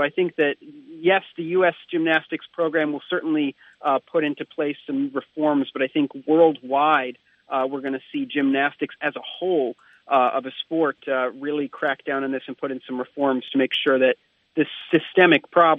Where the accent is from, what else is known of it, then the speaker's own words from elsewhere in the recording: New York, United States; So, I know that in my hometown in New York, there will be a turkey trot tomorrow.